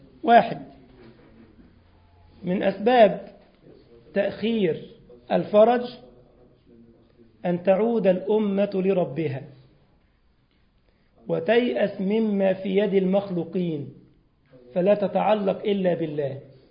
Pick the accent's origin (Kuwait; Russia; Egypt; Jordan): Egypt; والله ودي كانت حادثة مشهورة عندنا في مصر